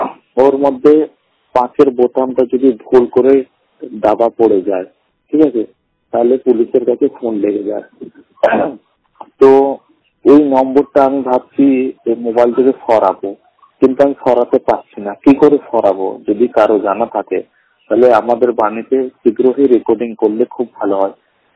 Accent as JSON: {"language": "Bangla", "town": "Allahabad", "region": "Uttar Pradesh", "country": "India", "said": "আমি দু চোখে অন্ধ, আমার বাড়ি হলো এলাহাবাদ।"}